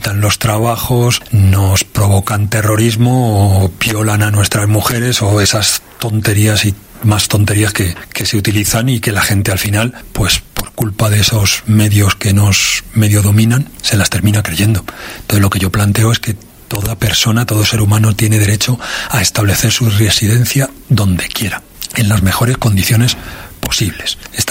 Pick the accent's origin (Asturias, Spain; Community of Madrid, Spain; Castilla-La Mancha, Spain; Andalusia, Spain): Community of Madrid, Spain; Madrid; born there; aunque yo no nací en el País Vasco, yo nací en Madrid, pues desde jovencito mis amigos siempre empezaron